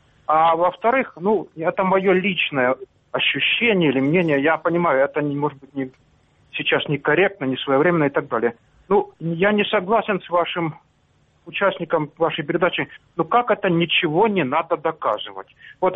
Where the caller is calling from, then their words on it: Sloviansk, Donetsk Oblast, Ukraine; из Славянска.